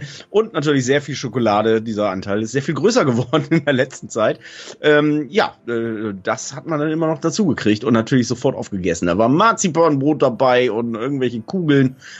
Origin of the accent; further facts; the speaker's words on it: Cologne, North Rhine-Westphalia, Germany; accent: Kölsch; now in Hamburg, Germany; mein kölscher Akzent, obwohl ich in Hamburg lebe